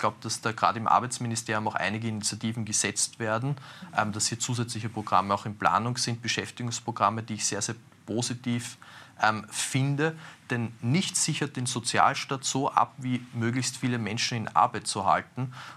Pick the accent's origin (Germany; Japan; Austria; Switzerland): Austria; Lower Austria; in meinem Heimatbundesland in Niederösterreich